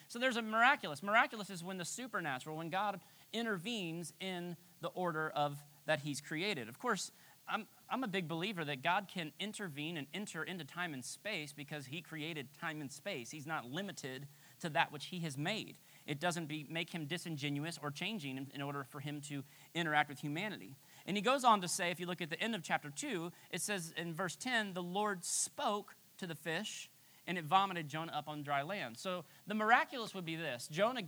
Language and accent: English; Florida, United States; I grew up in South Florida, and we'd be in the ocean all day.